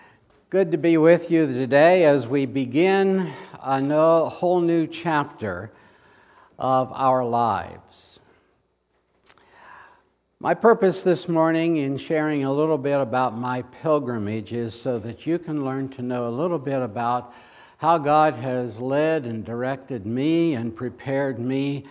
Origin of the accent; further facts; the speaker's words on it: Pennsylvania, United States; I'm a little old country farm boy from central Pennsylvania, Juniata County.